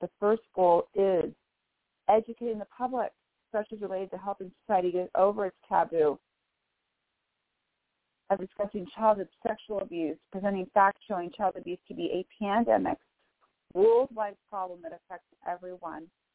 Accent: Bellevue, Washington, United States; I am from Bellevue, Washington

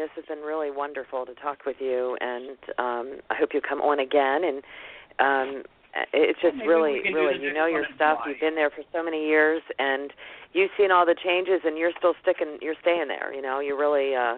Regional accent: Hawaii, United States; I flew out there between Christmas and New Year's, and I'm from Hawaii

